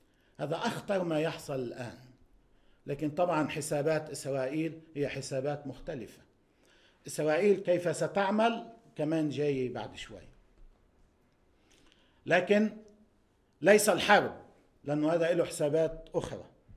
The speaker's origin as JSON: {"language": "Arabic", "country": "Lebanon", "said": "هذا يجب أن ندرك كلبنانيين أنه شيء غالي الثمن"}